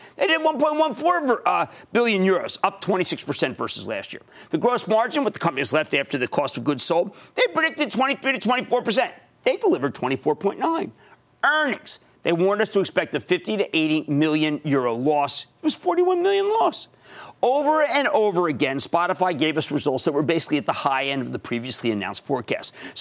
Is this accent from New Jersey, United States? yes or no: yes; New Jersey, United States; Miles in my home state of New Jersey.